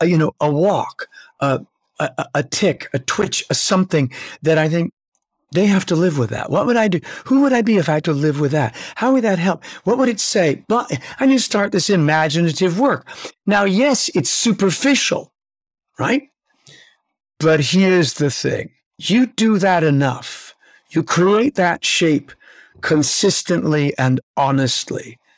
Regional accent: Canada; And so it seems to me that we as Canadian actors have the very best of the English foundation of tradition and respect for technique and skills

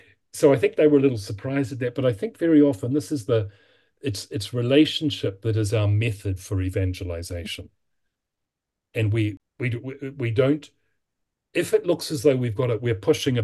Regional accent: New Zealand; because I'm from New Zealand and I don't have to be Mr. President.

